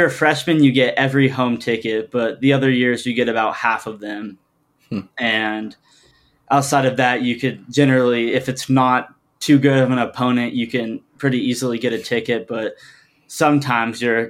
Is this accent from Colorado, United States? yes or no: yes; Boulder, Colorado, United States; So for the most part, I grew up here in Boulder, Colorado, ever since I moved here when I was four. I came through the public school system here.